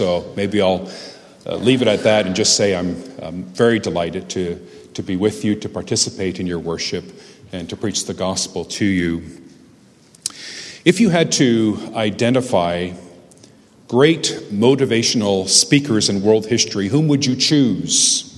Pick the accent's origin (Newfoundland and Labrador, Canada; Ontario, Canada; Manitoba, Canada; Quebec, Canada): Ontario, Canada; Hamilton; So I'm from Hamilton. I'm a lifelong diehard Hamilton Tiger Cat fan.